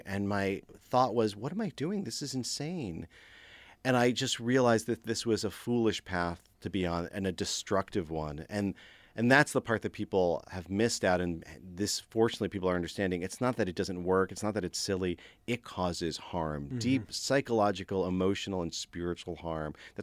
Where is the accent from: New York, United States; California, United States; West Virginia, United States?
New York, United States; And many of us who grew up in rural spaces, I grew up in the Catskills, we had to flee those spaces because they were not safe for us.